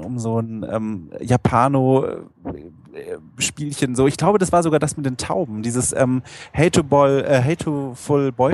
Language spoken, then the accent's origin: German; Berlin, Germany; Ich komme aus Berlin, beziehungsweise ich wohne da momentan